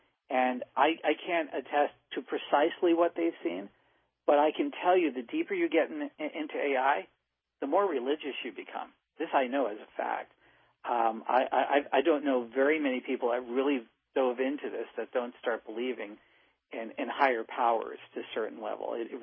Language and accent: English; New Jersey, United States; I grew up in near Princeton, New Jersey.